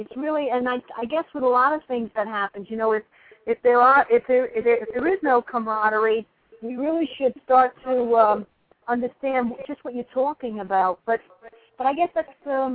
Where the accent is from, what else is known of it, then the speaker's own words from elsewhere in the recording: New York, United States; And I'm from New York, so I stereotype and I generalize.